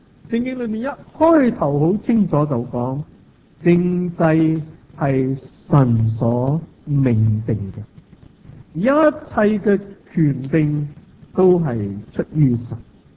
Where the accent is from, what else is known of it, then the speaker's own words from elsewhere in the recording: Hong Kong; 我们承认自己是香港人，但另外一方面我们又是中国人。但如果我们在香港出世，我们又是说英国属土公民，